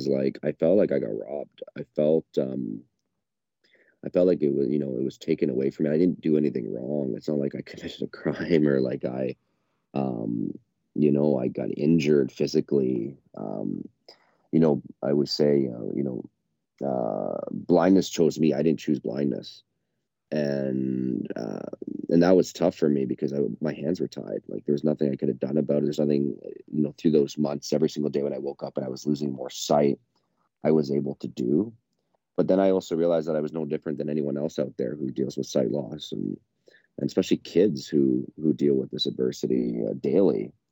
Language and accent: English; Toronto, Ontario, Canada; growing up in Toronto, like most kids, you know, I fell in love with the game. I had the chance to play minor hockey, my community at Weston, where I grew up